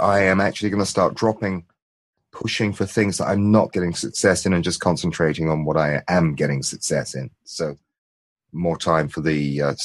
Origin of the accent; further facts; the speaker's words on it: United Kingdom; now in United States; I'm a one-trick pony. I'm the Brit in America.